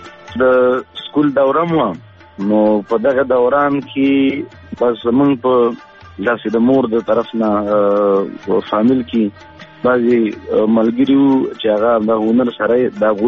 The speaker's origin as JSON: {"language": "Pashto", "country": "Afghanistan", "also_born_or_lived": "Peshawar, Pakistan", "said": "یم زه د افغانستان یم خوګانی ورته وای نو دغه علاقې سره په دې کې بیا یو بل علاقه ده چې د پچیر اګام په نوم یادیږي نو هغې علاقې سره زما تعلق دی"}